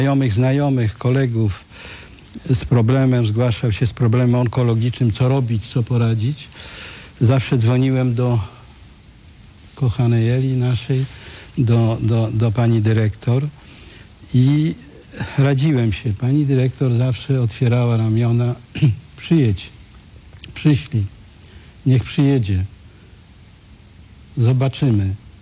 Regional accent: Białystok, Podlaskie Voivodeship, Poland; chociaż jestem z Białegostoku

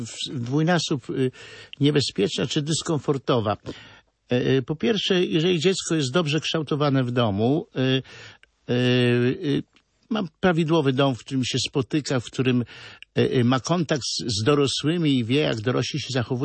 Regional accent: Chełmża, Kuyavian-Pomeranian Voivodeship, Poland; jestem chłopak z Chełmży, tam jest stara, średniowieczna kolegiata. Zimą koszmarnie zimna. Ja mam 62 lata

